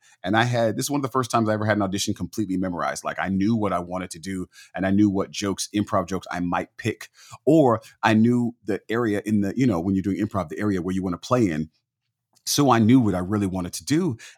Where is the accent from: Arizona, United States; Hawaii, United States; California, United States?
California, United States; Don and I, we're from California and we would go to Disneyland weekly, like on the weekends.